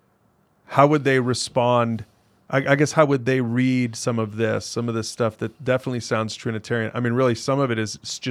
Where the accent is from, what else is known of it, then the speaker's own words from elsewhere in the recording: Utah, United States; Now, we growing up in Utah, we know that phrase.